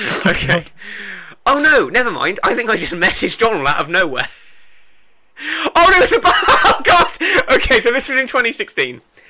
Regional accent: United Kingdom; I'm British, but I'd love to take you out to dinner, you beautiful boy.

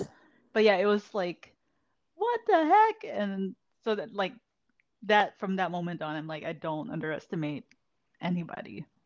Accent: Vancouver, British Columbia, Canada; We're both from Vancouver.

